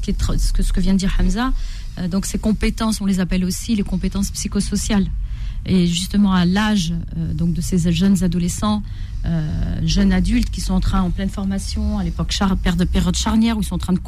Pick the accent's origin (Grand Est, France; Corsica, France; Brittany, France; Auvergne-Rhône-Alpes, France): Corsica, France; je suis Corse